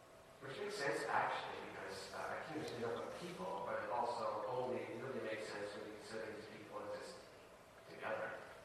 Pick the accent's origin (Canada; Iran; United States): Canada; Niagara Falls, Ontario; I am, for instance, a Canadian citizen. I have a Canadian passport. I was born in Canada, Niagara Falls to be specific. I grew up in Canada, and I've always lived in Canada. I like being a Canadian.